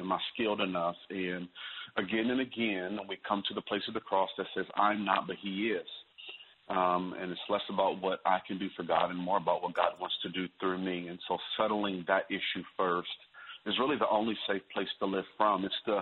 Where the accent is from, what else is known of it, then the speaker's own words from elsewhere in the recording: Waterloo, Iowa, United States; I am originally from the Cedar Valley, so within your listening area, which would be the Northeast Iowa Waterloo area.